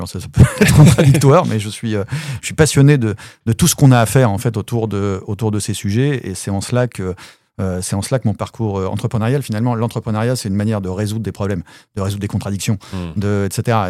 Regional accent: Paris, Île-de-France, France; je suis un Parisien. Je vis en France.

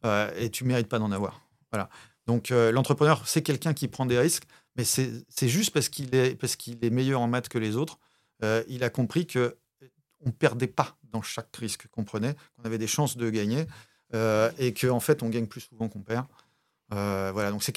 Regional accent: Paris, Île-de-France, France; je suis un Parisien. Je vis en France.

